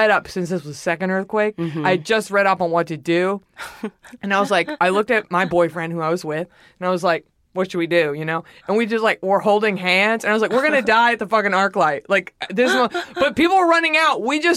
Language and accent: English; Dallas, Texas, United States; I'm from Dallas. We have a few ourselves.